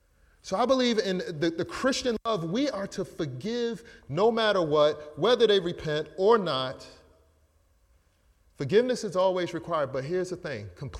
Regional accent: Baltimore, Maryland, United States; It's funny, now I'm just thinking of growing up in Baltimore

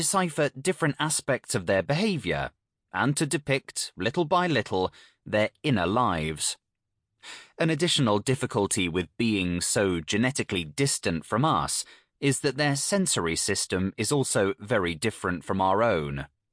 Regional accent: Tours, Centre-Val de Loire, France; I often get lost in my hometown, even when going to places regularly visited by tourists. What is perhaps the most annoying is that my poor ability to navigate isn't specific to Tours.

